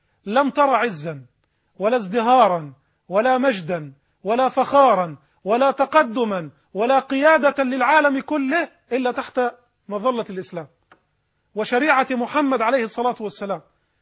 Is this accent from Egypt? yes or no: yes; Egypt; عندنا في مصر